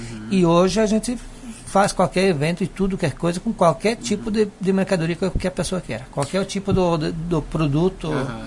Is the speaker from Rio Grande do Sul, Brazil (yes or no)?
yes; Constantina, Rio Grande do Sul, Brazil; also born or lived in Sarandi; Eu sou natural de Constantina